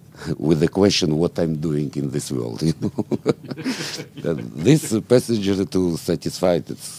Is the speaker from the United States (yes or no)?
no; Ukraine; English is a second language; F&B director of MSC Sinfonia. I'm from Ukraine. From 18 years old, I started to serve in the Navy. It was Soviet Union.